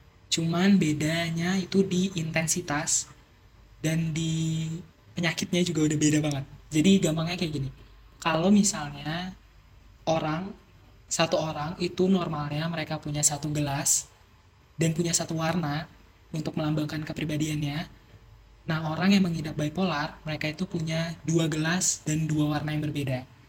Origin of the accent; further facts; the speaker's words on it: Bekasi, West Java, Indonesia; Umur gue 19 tahun, asal dari Bekasi, Jawa Barat.